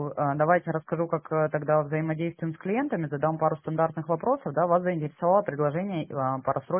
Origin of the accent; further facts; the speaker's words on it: Sochi, Krasnodar Krai, Russia; Ну, я тоже родом из Сочи